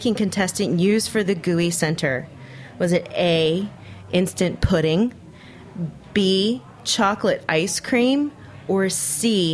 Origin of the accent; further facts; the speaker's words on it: Houston, Texas, United States; I'm from Texas, and that is a pretty Texas thing to do.